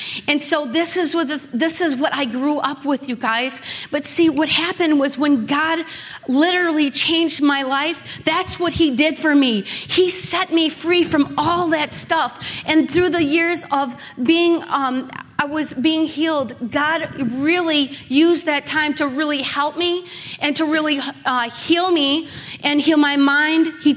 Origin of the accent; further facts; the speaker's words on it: Chelsea, Michigan, United States; So I grew up in Chelsea, Michigan, and I was the youngest of five kids.